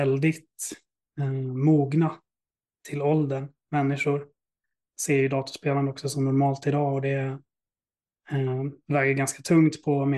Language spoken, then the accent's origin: Swedish; Norrland, Sweden; min barndom i Norrland med en skilsmässa